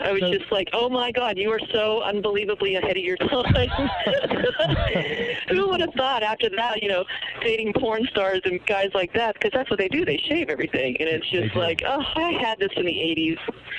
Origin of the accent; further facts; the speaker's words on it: Florida, United States; I have one good one. I was raised in Florida, right?